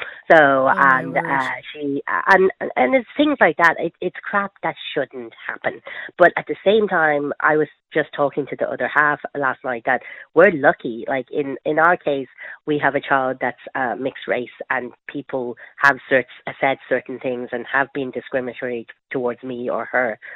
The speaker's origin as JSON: {"language": "English", "country": "Ireland", "said": "I am not. I'm Irish myself. I think we're a wonderful nation."}